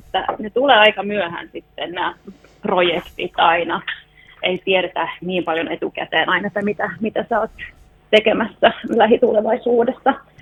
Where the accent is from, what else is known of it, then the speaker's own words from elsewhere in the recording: Vaasa, Ostrobothnia, Finland; moved away as an adult; now in Uppsala, Sweden; Joo, se on kyllä mun kotikaupunki niin sanottu, niin mä muutin lukion jälkeen vasta pois sieltä.